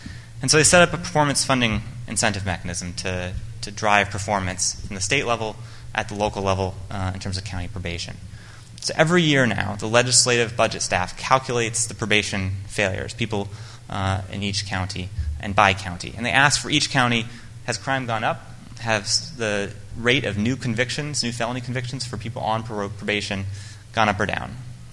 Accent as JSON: {"language": "English", "region": "Oregon", "country": "United States", "tie": "born or raised there", "said": "about the size of my hometown in Oregon"}